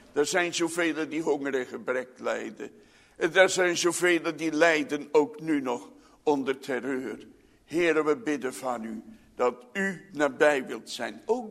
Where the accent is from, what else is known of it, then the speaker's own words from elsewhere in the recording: Netherlands; Want wij zijn Nederlanders en we weten ons verbonden met ons volk.